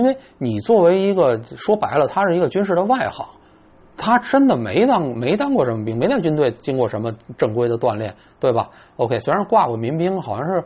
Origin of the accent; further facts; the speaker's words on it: Beijing, China; 然后原来虽然是生活在一个出生生长都在北京。要一说论说起来是北京是一个美食荒漠呀，对不对 ?OK。但是吧就是自打我去从二十多岁开始往南方